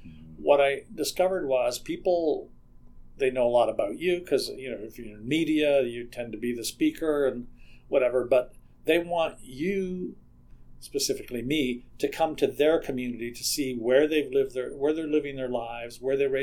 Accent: Toronto, Ontario, Canada; now in Vancouver, Canada; having grown up as an urban kid, you know, I came from a village, a very small village, but I grew up in Toronto, and then I live a big chunk of my life now in Vancouver

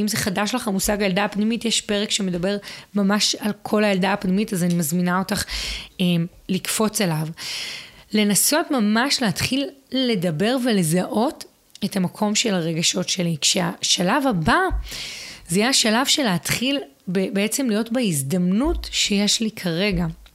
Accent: Southern District, Israel; וגם כאילו אנחנו מהדרום

